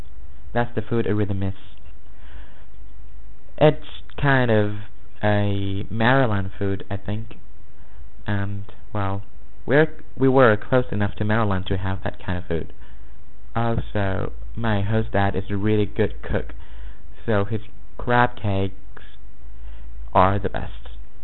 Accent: Thailand; English is a second language; also born or lived in Alexandria, United States; I was born and raised in Thailand to Thai parents. None of my family members speaks English at all, so it is kind of a surprise for me to speak English. I had a chance to spend a year living in America.

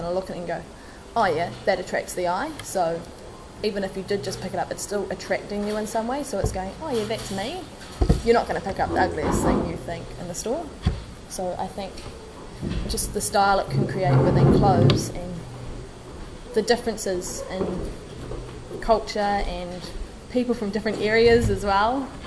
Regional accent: Pukekohe, Auckland, New Zealand; I'm from Pukekohe. It's south of Auckland, and south of Auckland is pretty much the drunge.

